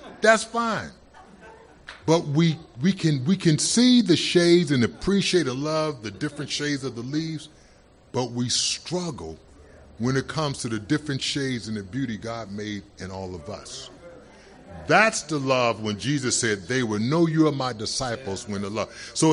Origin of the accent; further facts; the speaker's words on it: Midwest, United States; now in Manchester, United States; I had just moved up to, I haven't been in Manchester long, I'm from the Midwest.